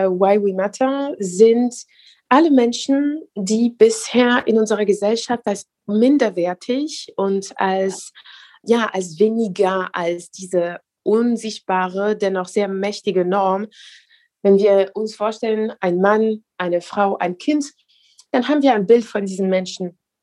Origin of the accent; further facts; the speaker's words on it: France; first language French; German is a second language; Weil ich bin in Frankreich geboren, aufgewachsen. Französisch ist meine Muttersprache. Meine Familie lebt noch dort.